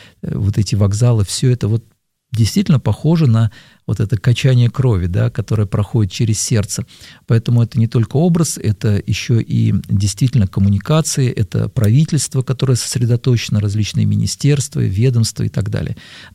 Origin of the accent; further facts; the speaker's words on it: Moscow, Russia; я люблю Москву, я москвич в третьем поколении, я благословляю этот город, и Господь, наверное, не случайно дал родиться в этом городе